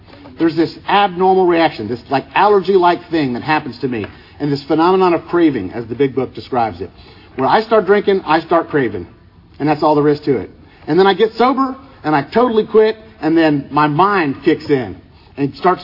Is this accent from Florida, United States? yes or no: yes; Tampa, Florida, United States; you know, I grew up in Tampa